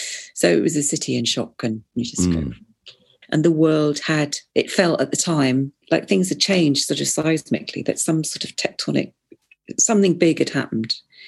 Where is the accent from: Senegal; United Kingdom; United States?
United Kingdom; England; as an English person, you go in and you go, oh, please, may I have, if it's not too much trouble, I'd like a white coffee.